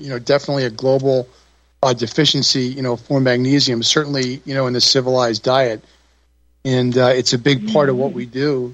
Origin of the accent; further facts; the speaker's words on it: New York, United States; I grew up in New York, you know, primarily with Italians, and I love to eat.